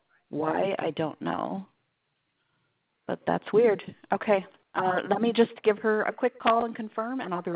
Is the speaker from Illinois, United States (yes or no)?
yes; Minooka, Illinois, United States; born there; I was born in Minooka.